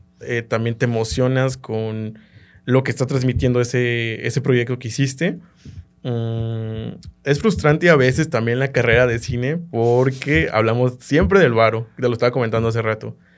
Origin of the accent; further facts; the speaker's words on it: San Miguel Octopan, Guanajuato, Mexico; also born or lived in Celaya; yo soy originario de aquí de Celaya, pero yo crecí en San Miguel Octopan.